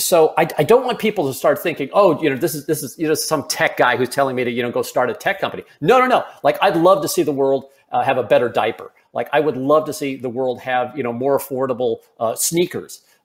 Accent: St. Louis, Missouri, United States; I mean, I spent a lot of time in St. Louis, Missouri. It's my hometown.

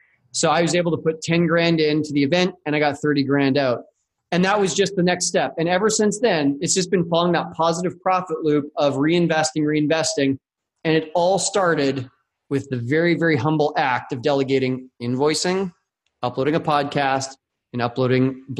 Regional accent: Canada; And as a Canadian, it cost more because the Canadian dollar was weak.

